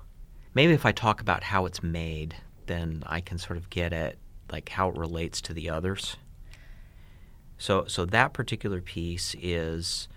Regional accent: Western US, United States; I grew up in the Western U.S. and I spent a lot of time hiking.

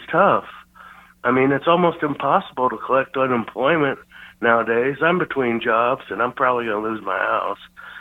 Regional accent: Kansas City, Kansas, United States; I'm from Kansas City, Kansas.

